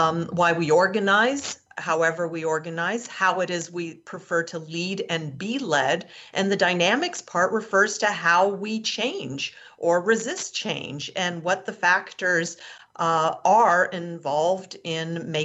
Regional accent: Quebec, Canada; And then we went to Canada, and I grew up in Canada, in Quebec.

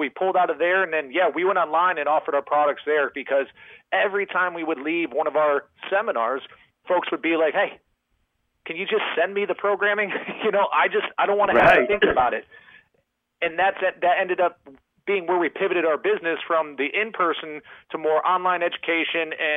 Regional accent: Chicago, Illinois, United States; now in Austin, United States; I grew up out in the Chicagoland area, currently in Austin, Texas, where Power Athlete's headquartered

